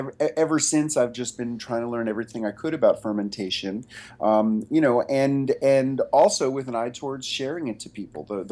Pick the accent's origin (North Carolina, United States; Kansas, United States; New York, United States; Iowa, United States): New York, United States; New York City; during my childhood in New York City. I grew up on the Upper West Side.